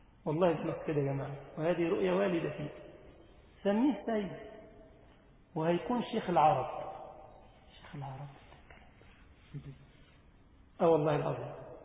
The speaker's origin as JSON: {"language": "Arabic", "country": "Egypt", "said": "انا عزيز ان انا مصري"}